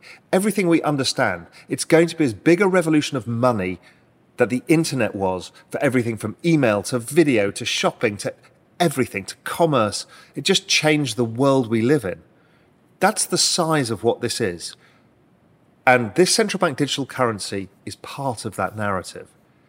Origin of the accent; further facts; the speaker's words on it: United Kingdom; now in Cayman Islands; And as a Brit, I'm able to do that and become a resident here, a permanent resident here, and eventually a citizen.